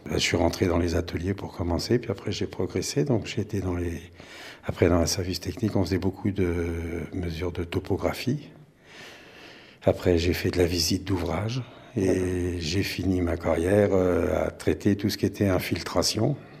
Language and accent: French; Centre-Val de Loire, France; also born or lived in Clichy-la-Garenne; Non, je ne suis pas né dans l'Oise, je suis né à Clichy-la-Garenne, à l'hôpital Beaujon. Après, j'ai émigré dans le Berry, dans le centre de la France, dont je suis natif. Mes parents, mes grands-parents. Et puis donc, je suis venu ici en 85.